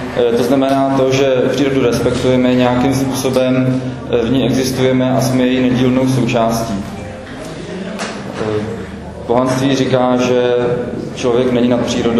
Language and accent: Czech; Prague, Czechia; Jsem z Prahy